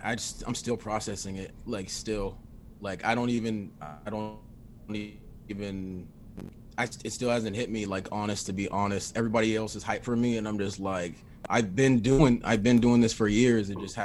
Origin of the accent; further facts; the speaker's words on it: California, United States; I actually grew up off of rock music because I grew up in California.